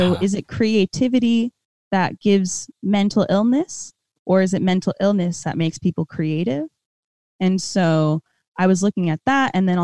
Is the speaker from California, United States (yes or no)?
yes; California, United States; I'm from Northern California